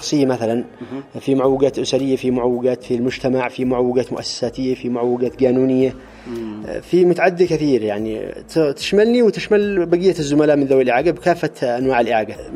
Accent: Yarim, Ibb, Yemen; من أبناء محافظة إب يريم.

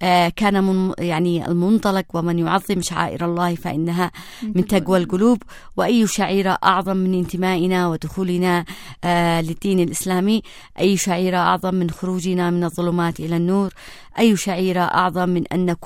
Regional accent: Yemen; نجدها منتشرة في كل تفاصيل حياتنا كيمنيين

